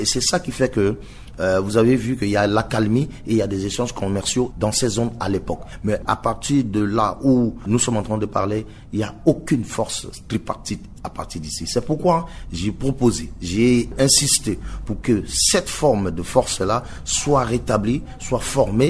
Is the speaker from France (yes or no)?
no; Central African Republic; ils passent par ce chemin-là pour arriver chez nous en Centrafrique.